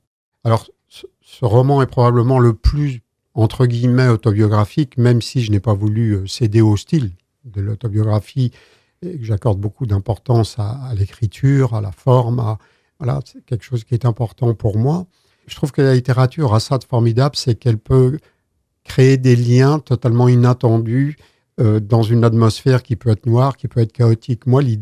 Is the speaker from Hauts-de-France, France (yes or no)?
no; Lorient, Brittany, France; moi, je suis de Lorient, d'origine.